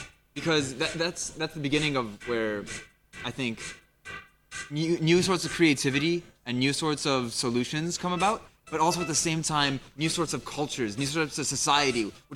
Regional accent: United States; Like where I grew up, I grew up in the States.

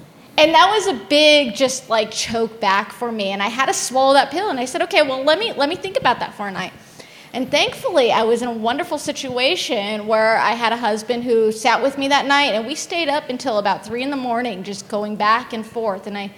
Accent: California, United States; I love computers. I like computers. I grew up in the Silicon Valley.

